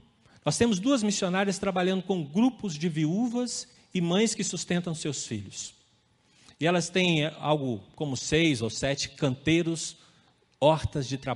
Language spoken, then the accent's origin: Portuguese; Minas Gerais, Brazil; Eu escolhi essa por causa do quiabo, né? Como mineiro.